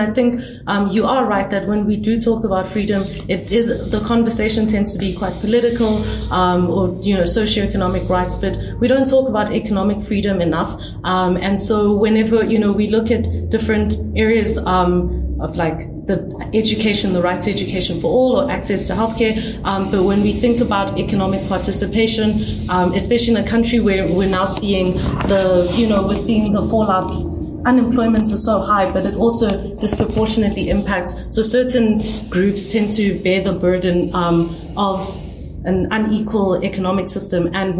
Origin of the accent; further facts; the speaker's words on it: South Africa; my activism or just passion as a South African.